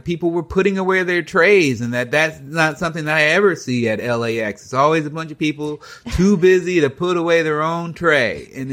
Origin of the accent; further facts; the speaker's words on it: United States; I'm a grown adult, I'm an American.